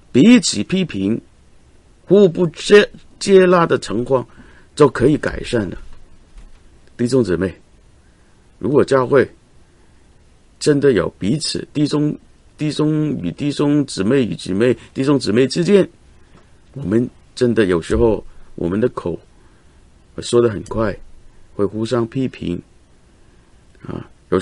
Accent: Hong Kong; 我来自香港，我看见香港的情况很心疼

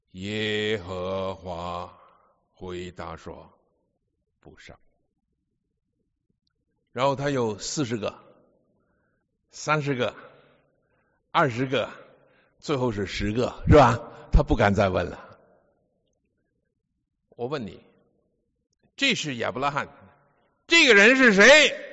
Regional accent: Beijing, China; 因为我的爸爸是广州人，我的妈妈也是广州人，但是我却出生在中国的北边。后来我在北京住了五年，从幼稚园看去，小学一年级、二年级、三年级、四年级，所以我现在会讲一点的北京话

